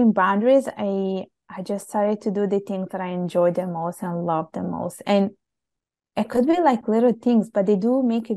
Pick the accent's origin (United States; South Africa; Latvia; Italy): Italy; what it felt like to be a brown girl growing up in Italy. So it's more reflections and introspective reflection of really what it felt like to grow up in Italy. Like I talk about my experience going to a school that was very much Catholic, whereas the religion I was growing up was completely different.